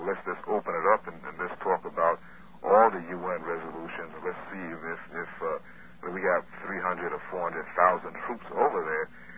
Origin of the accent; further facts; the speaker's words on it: United States; I'm an American, and I have no vested interest in anything over there in the Middle East at all.